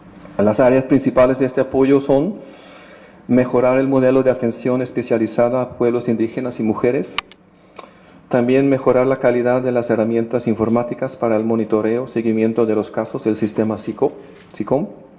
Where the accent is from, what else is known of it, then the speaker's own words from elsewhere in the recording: Sweden; Spanish is a second language; now in Guatemala; este trabajo está recibiendo atención en mi país, en Suecia, pero también a nivel mundial